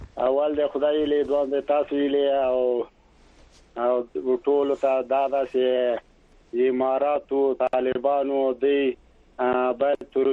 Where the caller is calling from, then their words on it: Baghlan, Afghanistan; له باغلان په لوخمبري نه ما زنګ درته وهلی ده